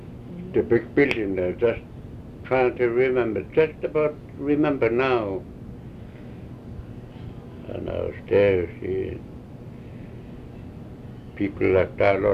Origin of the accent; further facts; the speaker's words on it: Chatham Dock, British Columbia, Canada; born there; And I was born there, you know. When I was born in Chatham Dock